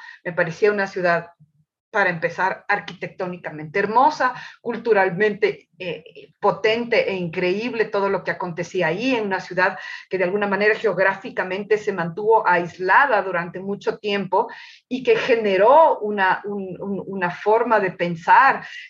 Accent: Quito, Pichincha, Ecuador; also born or lived in Machachi; Yo no soy cuencana, soy quiteña, nací en la capital, viví, como te conté, 12 años de mi vida totalmente en el campo, y en la provincia de Pichincha, en una zona al sur de Quito que se llama Machachi, en ese sector viví.

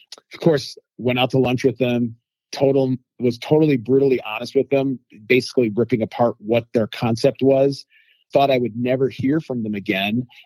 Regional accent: United States; Growing up in America, there's Chinese American food, and that's all we thought was Chinese food.

